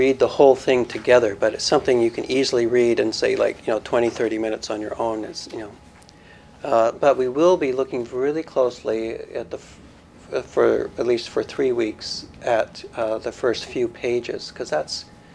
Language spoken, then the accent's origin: English; Calgary, Alberta, Canada; I grew up mostly in Calgary on the prairies, the Canadian prairie